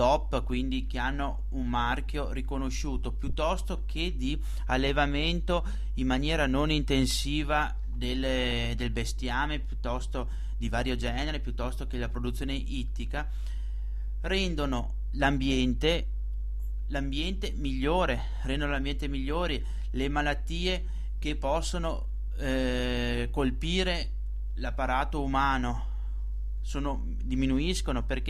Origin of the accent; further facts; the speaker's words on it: Veneto, Italy; Noi come veneti